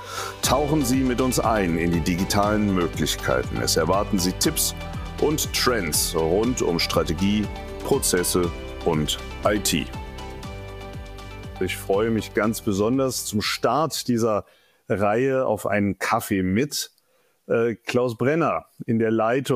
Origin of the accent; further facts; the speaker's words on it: Berlin, Germany; ich bin gebürtiger Berliner und damit natürlich Herthaner, leidender Herthaner.